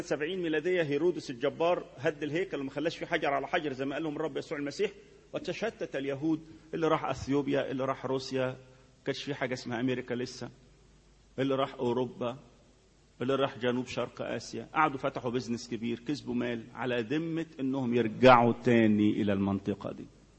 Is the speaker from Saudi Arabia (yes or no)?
no; Egypt; عندنا في مصر، الأرقام دي تعمل تعداد حقيقي لهذا الشعب